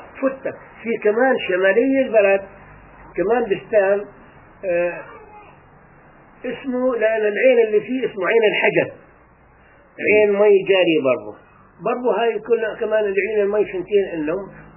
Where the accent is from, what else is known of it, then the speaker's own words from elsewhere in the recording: Palestine; فطلبوا مني هذا الطلب اني اثبت لهم اني انا فلسطيني